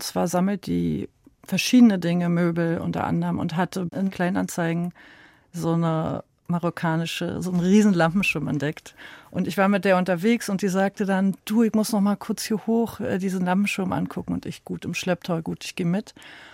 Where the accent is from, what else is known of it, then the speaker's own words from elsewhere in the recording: Berlin, Germany; wir sind auch aus Ost-Berlin, eben aus Berlin groß geworden